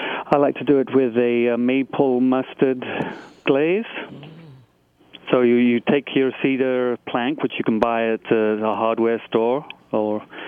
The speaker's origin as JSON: {"language": "English", "region": "England", "country": "United Kingdom", "said": "Being English, I like my curries."}